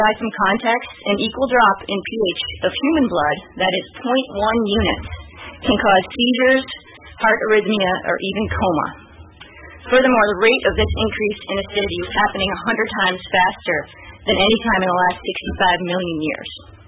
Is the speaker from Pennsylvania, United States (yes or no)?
no; Bath, Maine, United States; I'm from Bath.